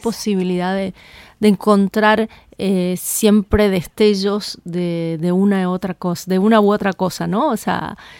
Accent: Rosario, Santa Fe, Argentina; moved away as an adult; also born or lived in Buenos Aires / Miami; yo me vine de Rosario para trabajar. Yo trabajé en Rosario como abogada, me vine acá a Buenos Aires con un trabajo que conseguí también como abogada. Y luego con la crisis del 2001-2002 me fui a Estados Unidos. Me fui a vivir a Miami

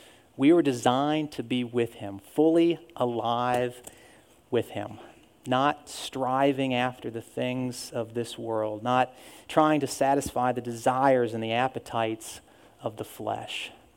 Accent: Pennsylvania, United States; now in South Carolina, United States; I grew up in Pennsylvania, and I came to South Carolina about 10 years ago now.

